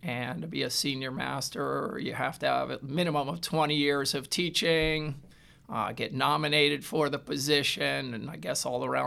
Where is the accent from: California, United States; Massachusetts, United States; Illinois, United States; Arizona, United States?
Illinois, United States; Marion; So I grew up in Southern Illinois, a place called Marion, Illinois, which is quite far south of Chicago area.